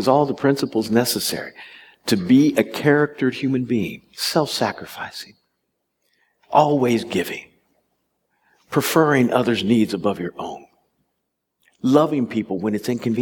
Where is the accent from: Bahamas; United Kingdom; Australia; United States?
United States; Kansas City; I grew up in Kansas City. My parents brought us out to the suburbs in 1966